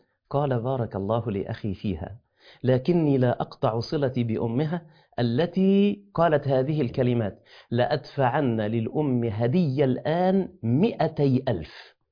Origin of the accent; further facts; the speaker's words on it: Mansoura, Dakahlia, Egypt; بلغة الفلاحين عندنا في المنصورة